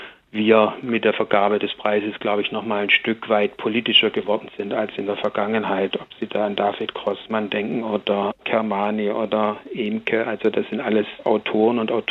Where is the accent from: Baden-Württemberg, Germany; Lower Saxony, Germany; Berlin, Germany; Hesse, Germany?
Baden-Württemberg, Germany; Tübingen; weil ich komme ja eigentlich aus Tübingen